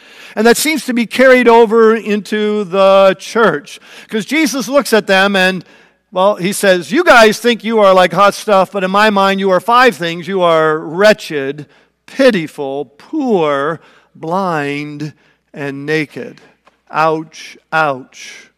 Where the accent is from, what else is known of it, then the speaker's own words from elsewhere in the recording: Ontario, Canada; now in United States; I have to go all the way to Canada, my home country of Canada, Eastern Ontario, if they'll let me across the border.